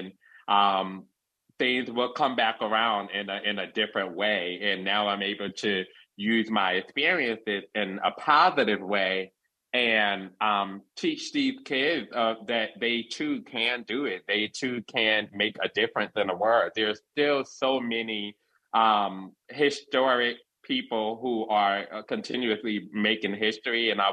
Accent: New Jersey, United States; Well, I am from North New Jersey, and I'm a journalist.

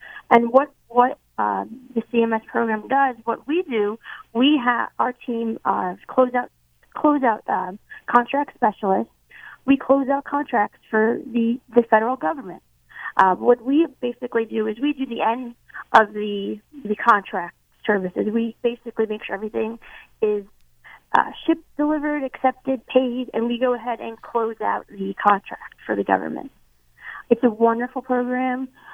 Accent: New Jersey, United States; now in Philadelphia, United States; No, I'm originally from New Jersey.

